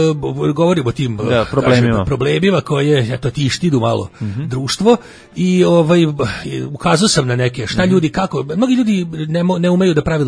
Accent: Čantavir, Vojvodina, Serbia; čuo sam da je najezda smrdi buba u Srbiji, kod nas u Čantaviru

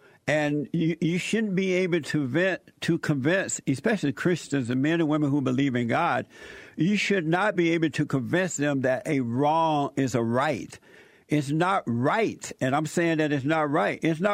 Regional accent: United States; And I will also tell them that I am an American.

